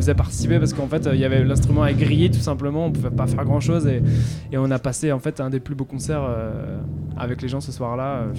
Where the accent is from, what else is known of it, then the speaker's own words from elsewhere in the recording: Brittany, France; j'ai hésité à écrire en breton aussi, comme je suis breton